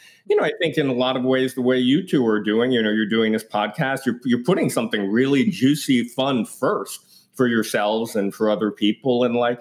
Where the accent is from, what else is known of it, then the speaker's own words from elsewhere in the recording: New York, United States; I grew up in Greenwich Village in Manhattan, and our neighbors across the hall were gay.